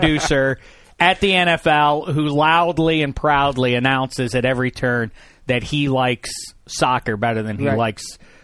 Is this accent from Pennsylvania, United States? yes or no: yes; Pittsburgh, Pennsylvania, United States; I feel like it's a form of emotional child abuse for me from 3,000 miles away from my hometown of Pittsburgh.